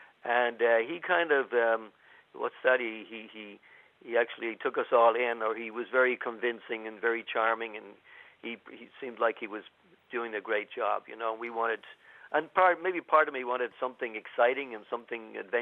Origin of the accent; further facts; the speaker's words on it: Dublin, Leinster, Ireland; I was from Cabra West, and I was going to St. Vincent's in Glasnevin.